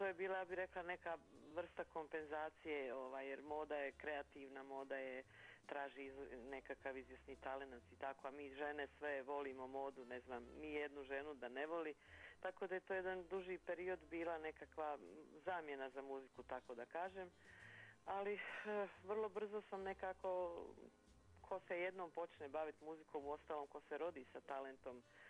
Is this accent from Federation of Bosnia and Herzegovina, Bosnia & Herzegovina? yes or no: yes; Sarajevo, Federation of Bosnia and Herzegovina, Bosnia & Herzegovina; moj rodni grad Sarajevo